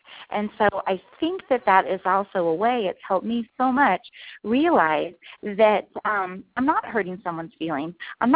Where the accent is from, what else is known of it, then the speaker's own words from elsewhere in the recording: Texas, United States; And you know, I'm from the South, I'm from Texas.